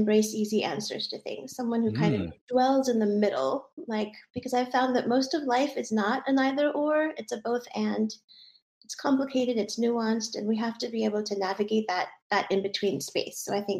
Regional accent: Boston, Massachusetts, United States; And so I was raised in Boston in a sort of thickly Christian evangelical community.

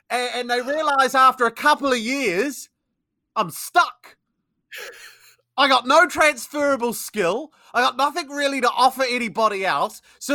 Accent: New Zealand; now in United Kingdom; I'm from New Zealand originally. Yes, you'll probably tell from my accent it's not very English, although I might sound English to you because I've been here 20 years.

